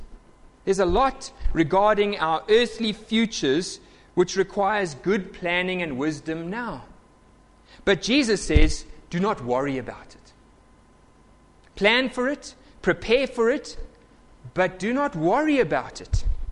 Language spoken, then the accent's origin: English; South Africa; And being South African friendly